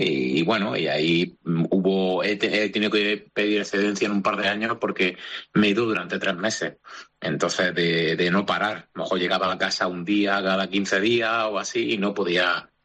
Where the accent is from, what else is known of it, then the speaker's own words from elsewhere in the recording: Almería, Andalusia, Spain; Los dos somos de Almería